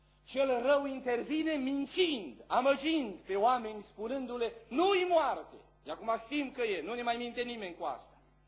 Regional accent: Ferice, Bihor County, Romania; Eu am copilărit în Bihor.

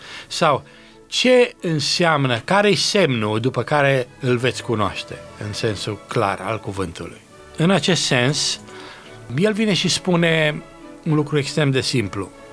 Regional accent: Romania; chiar dacă suntem români, nu prea știm noi toate locurile din țara asta.

